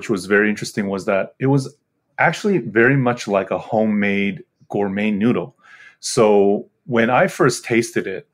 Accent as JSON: {"language": "English", "country": "United States", "tie": "born or raised there", "said": "Yeah, I think, for us, me myself, growing up in the States, I know ramen noodle probably like a lot of the listeners, right?"}